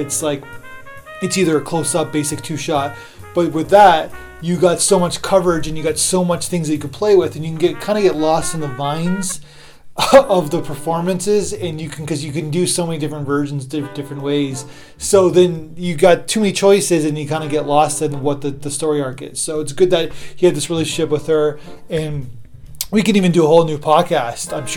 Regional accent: Canada; especially because I'm a Canadian myself.

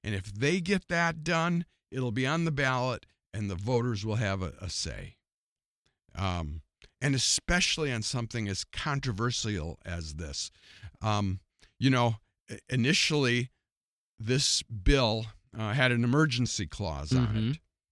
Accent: South Dakota, United States; It's their right as an American, as a South Dakotan.

